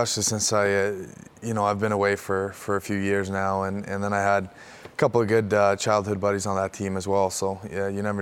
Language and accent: English; Stockholm, Stockholm County, Sweden; Stockholm.